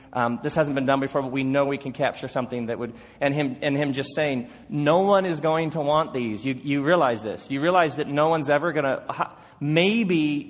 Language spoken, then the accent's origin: English; Grand Rapids, Michigan, United States; no, I'm a pastor from Grand Rapids, but I want you to book me in that club